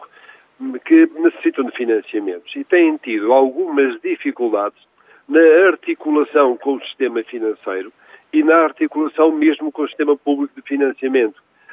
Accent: Norte, Portugal; a nossa própria ambição enquanto minhotos e enquanto território de turismo de grande excelência

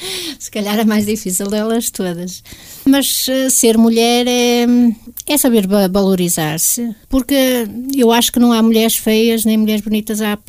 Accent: Galegos São Martinho, Braga, Portugal; e eu sou de Galego São Martinho.

